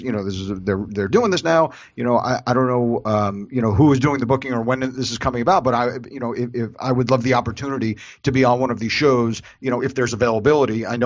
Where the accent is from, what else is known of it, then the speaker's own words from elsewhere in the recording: Miami, Florida, United States; They're like, so where are you from? I'm like, Miami.